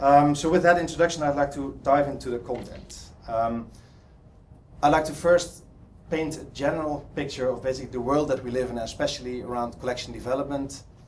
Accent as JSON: {"language": "English", "country": "Netherlands", "second_language": "English", "said": "As you probably can hear from my accent, I'm not from the UK, I'm from Holland."}